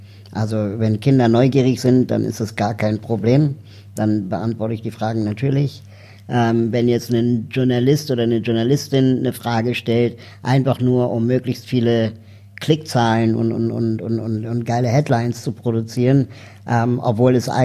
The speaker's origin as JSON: {"language": "German", "region": "Berlin", "country": "Germany", "said": "ich bin 38 Jahre alt, komme aus Berlin"}